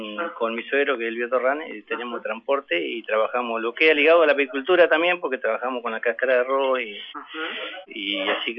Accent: Concepción del Uruguay, Entre Ríos, Argentina; moved away as an adult; also born or lived in Villa Elisa; now in San Cipriano, Argentina; yo soy nacido en Villa Elisa, criado en Concepción del Uruguay y luego en el año 80 me vine acá a San Cipriano, me casé acá y tengo mi familia acá

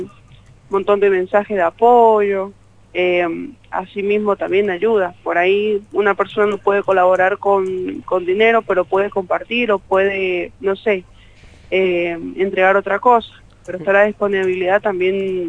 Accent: Mendoza, Argentina; De Mendoza soy la única, se me dio la oportunidad y sí, soy la única de Mendoza.

